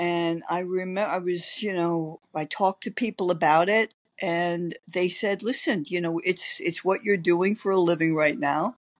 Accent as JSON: {"language": "English", "town": "New York City", "region": "New York", "country": "United States", "tie": "born or raised there", "said": "I grew up in Yorkville, the Upper East Side of Manhattan, 91st Street, 1st and 2nd Avenue, the youngest of five."}